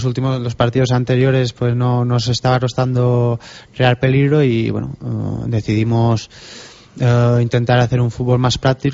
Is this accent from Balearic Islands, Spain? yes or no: yes; Binissalem, Balearic Islands, Spain; Está a 20 kilómetros de Palma, por el centro de Mallorca.